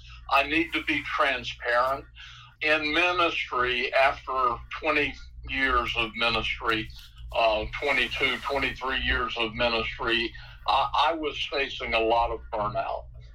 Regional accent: Carrabelle, Florida, United States; also born or lived in Chattanooga, Tennessee; I was raised in a small town. Well, let me first of all say I was born in Chattanooga, Tennessee, in Erlanger Hospital, and I was raised there for 3 years. Then my family relocated to Carrabelle, Florida.

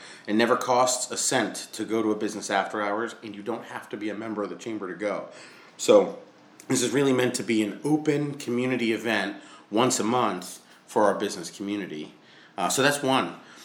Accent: Lincoln, Rhode Island, United States; Yeah, I'm originally from Lincoln, Rhode Island.

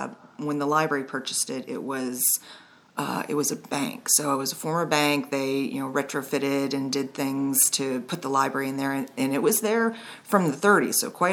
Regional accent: Tyrone, Pennsylvania, United States; now in Milton, United States; I'm from Tyrone, which is in between State College and Altoona. And I moved here, it's been about 3 years.

